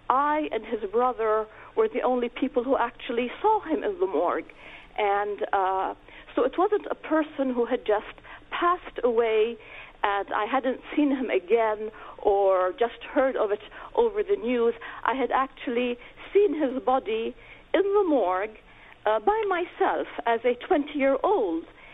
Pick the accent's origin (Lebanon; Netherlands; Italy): Lebanon; Beirut, Beirut Governorate; moved away as an adult; now in United States; I was born in Beirut in Lebanon, and I was educated there, and I came to the States for graduate school, and then I got married here and I stayed.